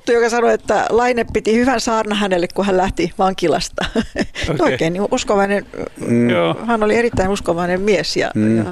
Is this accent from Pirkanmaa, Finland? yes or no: yes; Akaa, Pirkanmaa, Finland; Mä tulin tuolta Akasta. Akaan Toijalasta.